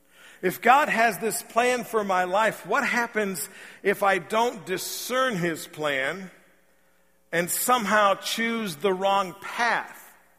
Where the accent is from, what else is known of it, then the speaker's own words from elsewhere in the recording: Indiana, United States; Growing up in Indiana on the farm